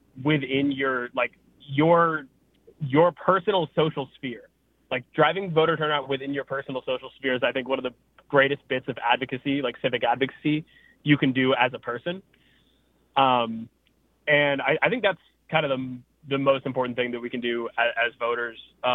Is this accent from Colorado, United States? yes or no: yes; Colorado, United States; now in Madison, United States; I'm from Colorado originally, and I was pretty blown away when I moved out here that I didn't just like get a ballot in the mail.